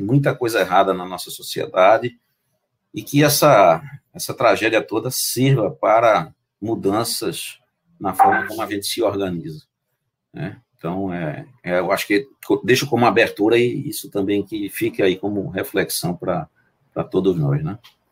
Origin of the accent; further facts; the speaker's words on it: Recife, Pernambuco, Brazil; Bom, eu sou recifense, tenho 54 anos